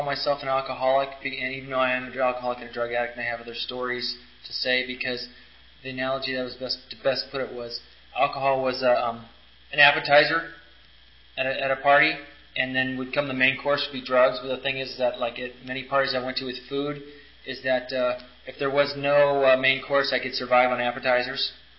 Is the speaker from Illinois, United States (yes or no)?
no; Los Gatos, California, United States; I was born and raised in Los Gatos, and I drank and used in Los Gatos and a couple other little cities around this area, like Santa Cruz and Campbell